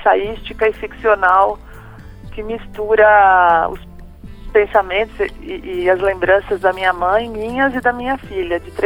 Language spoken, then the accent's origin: Portuguese; São Paulo, Brazil; born there; Eu nasci praticamente numa Babel, porque eu sou judia. Eu nasci no bairro judeu do Bom Retiro, aqui em São Paulo, onde se falavam muitas línguas. Meus pais são refugiados de guerra.